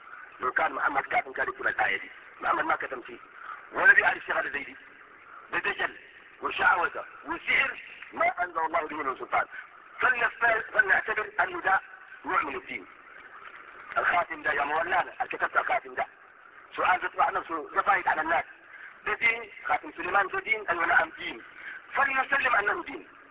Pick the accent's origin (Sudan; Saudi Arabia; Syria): Sudan; احنا بنعرف كسودانيين معترفين بمذاهب اربع مذاهب